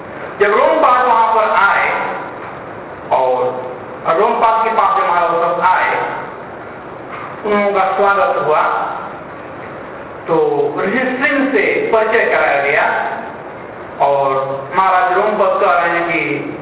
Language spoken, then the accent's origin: Hindi; Bihar, India